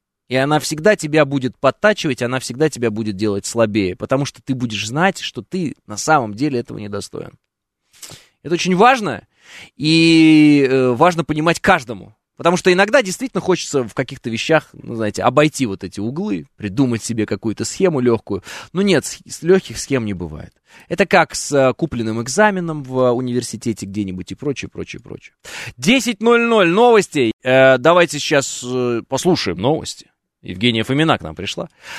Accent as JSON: {"language": "Russian", "region": "Orenburg Oblast", "country": "Russia", "said": "я из Оренбургской, оренбуржец. Все, я оренбуржец."}